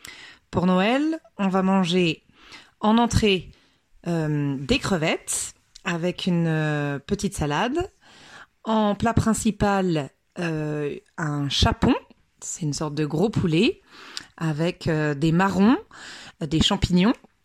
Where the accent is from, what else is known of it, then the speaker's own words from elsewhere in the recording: France; j'ai 38 ans et je suis française.